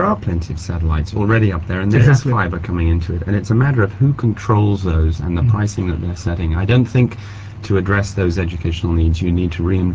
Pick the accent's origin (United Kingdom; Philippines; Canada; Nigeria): United Kingdom; moved away as an adult; also born or lived in United States; I grew up in Britain and ended up working in the States and loved the United States and started one or two internet companies there.